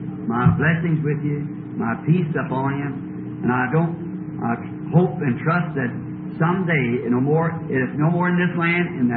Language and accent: English; Ireland; I said, Mother, we are a Catholic background. We know that, being Irish.